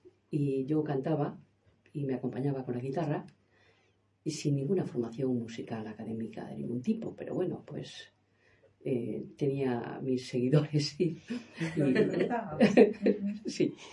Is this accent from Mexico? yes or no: no; northern Spain, Spain; born there; Y en la tierra de donde yo nací, que es en el norte de España, es muy frecuente cantar en los encuentros familiares y los encuentros de amigos.